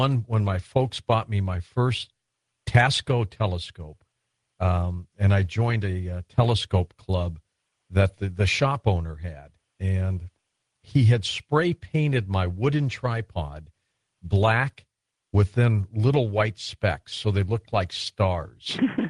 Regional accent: Detroit, Michigan, United States; I was raised in Detroit, so I would get up. It would be 10 degrees out in the winter

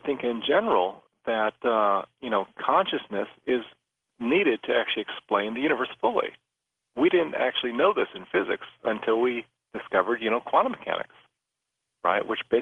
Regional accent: Florida, United States; I grew up in South Florida, where there's just gorgeous skies

